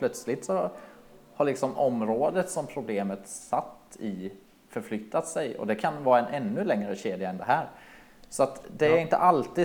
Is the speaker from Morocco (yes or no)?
no; Alstermo, Kronoberg County, Sweden; jag är från början från Småland, ner från Alstermo, ett litet samhälle där. Mycket stolt över detta.